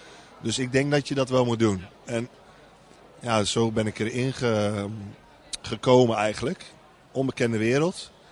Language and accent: Dutch; Emmeloord, Flevoland, Netherlands; Geboren en getogen in Emmeloord. Mijn ouders waren verhuisd van Urk naar Emmeloord. Mijn broer is nog wel geboren op Urk.